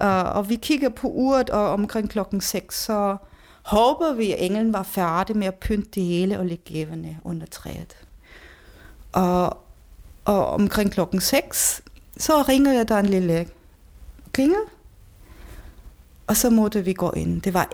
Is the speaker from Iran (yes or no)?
no; Bavaria, Germany; jeg kommer nu fra Sydtyskland, så jeg kan kun snakke om den region, Bayern.